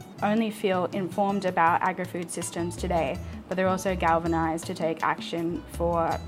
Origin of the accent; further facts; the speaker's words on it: Australia; I'm from Australia and I'm an intern